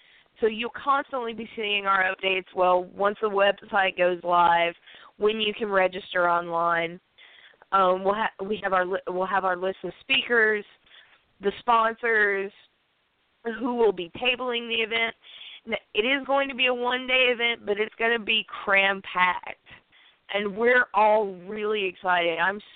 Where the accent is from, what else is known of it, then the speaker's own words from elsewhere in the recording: Tennessee, United States; It wasn't until we moved from East Tennessee to West Tennessee to Memphis when my father got another position that I really actually started to question things.